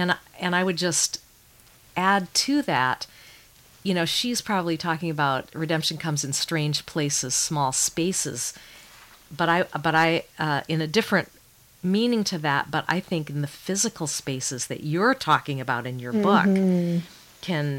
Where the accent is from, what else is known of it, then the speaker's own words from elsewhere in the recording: Maine, United States; born there; My grandfather was a farmer in northern Maine, and I was born in Maine and have spent a lot of time up there.